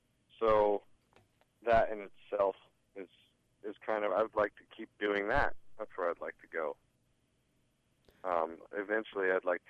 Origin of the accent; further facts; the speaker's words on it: Cody, Wyoming, United States; also born or lived in Shell; I grew up in Cody, Wyoming, and Shell, Wyoming, which is just outside of Grable.